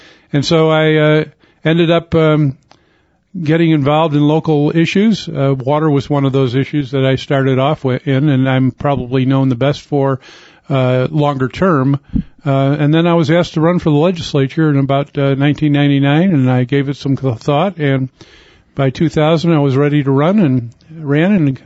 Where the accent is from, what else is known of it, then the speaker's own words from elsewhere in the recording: Chicago, Illinois, United States; now in Arizona, United States; My background is, I'm from Chicago. I've lived here for 20 years.